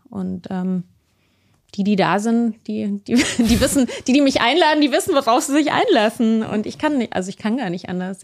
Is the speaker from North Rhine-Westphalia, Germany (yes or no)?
no; Munich, Bavaria, Germany; ich bin ja in München aufgewachsen